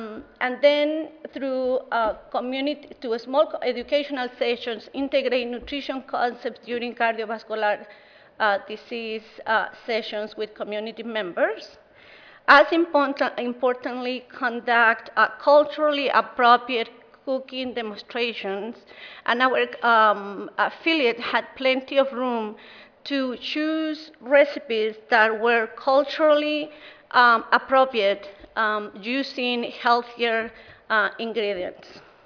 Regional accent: Chile; English is a second language; I'm happy to say that I'm from Chile, born and raised in Chile

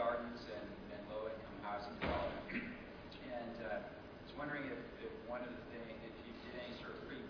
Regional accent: Portland, Oregon, United States; The reason I ask is I'm from Portland, Oregon

